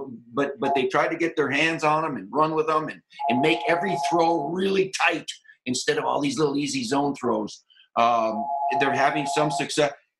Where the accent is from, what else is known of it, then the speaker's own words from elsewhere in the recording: Iron Mountain, Michigan, United States; He blew his knee out at Pine Mountain, all right, in my hometown of Iron Mountain.